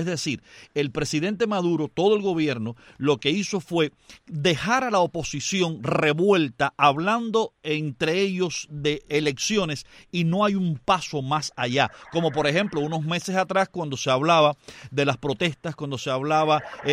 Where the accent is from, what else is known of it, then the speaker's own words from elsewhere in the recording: Cuba; moved away; somos cubanos y conocemos muy bien cómo sucedió en Cuba